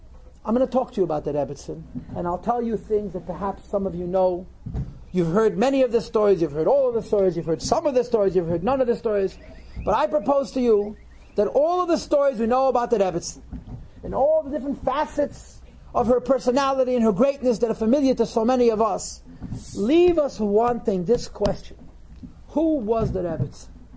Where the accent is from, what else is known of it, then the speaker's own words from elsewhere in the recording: Crown Heights, New York, United States; I grew up in Crown Heights. This is a fact. I grew up in Crown Heights, and I'm a young guy, but I'm not that young.